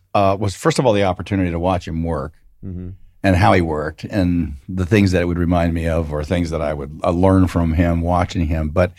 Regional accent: Massachusetts, United States; We're from Massachusetts.

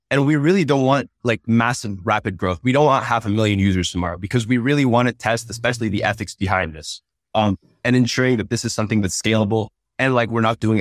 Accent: Thailand; also born or lived in Uzbekistan; I grew up in Thailand and Uzbekistan and didn't have access to traditional therapy and traditional resources.

